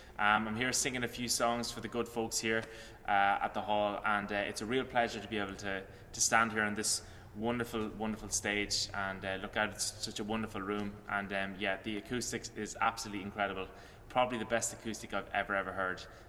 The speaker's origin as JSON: {"language": "English", "country": "Ireland", "said": "I'm a singer from Ireland"}